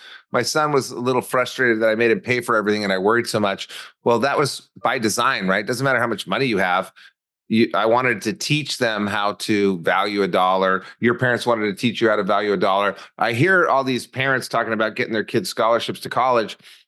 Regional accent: Albuquerque, New Mexico, United States; And I am from Albuquerque, New Mexico.

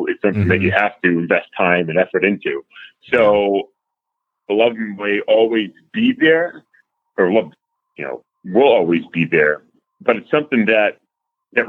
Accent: New England, United States; Oh, I'm from New England.

